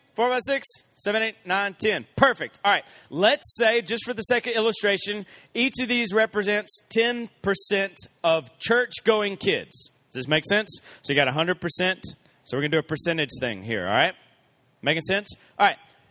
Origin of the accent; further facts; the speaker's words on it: Columbus, Georgia, United States; I'm from Columbus, Georgia, which is right on the Alabama line, right near the Chattahoochee.